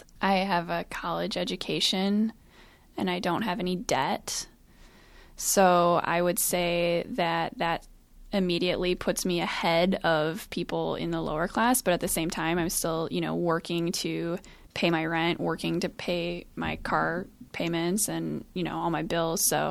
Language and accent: English; Grand Rapids, Michigan, United States; I grew up here in Grand Rapids.